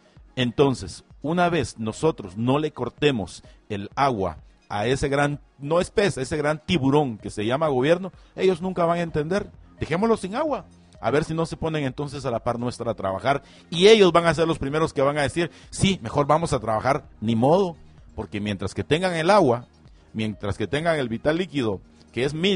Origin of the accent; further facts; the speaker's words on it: Mexico; como tu servidor, como este mexicano